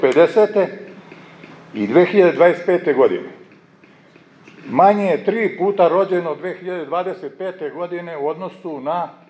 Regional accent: Serbia; Znači, u toku je kod nas u Srbiji zamena stanovništva.

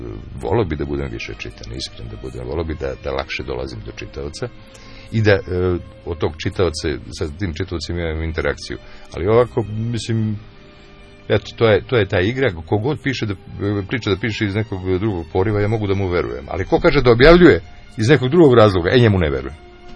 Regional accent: Šumadija and Western Serbia, Serbia; Ja sam Šumadinac

